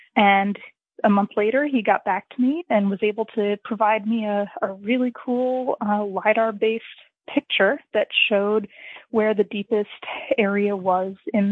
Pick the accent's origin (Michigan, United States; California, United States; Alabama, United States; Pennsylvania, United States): Pennsylvania, United States; Doylestown; now in Lackawaxen Valley, United States; So I'm originally from the Doylestown area of Pennsylvania. I came up to what I like to call the Lackawaxen Valley in 2017 for a job, and ended up staying here